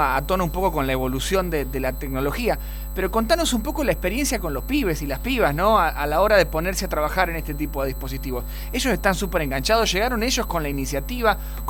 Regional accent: Rufino, Santa Fe, Argentina; a mí me tocó criarme, no fui a una escuela técnica, pero en Rufino, mi ciudad natal, había una escuela técnica

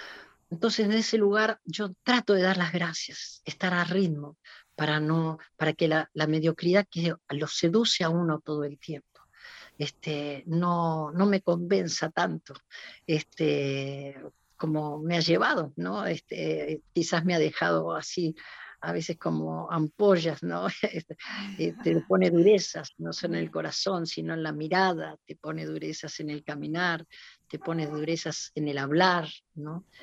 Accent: Flores, Buenos Aires, Argentina; also born or lived in Mercedes, Buenos Aires Province; Yo nací en Mercedes, provincia de Buenos Aires, pero vivía en Flores, y los fines de semana y los veranos los pasaba en mi pueblo, ¿no?

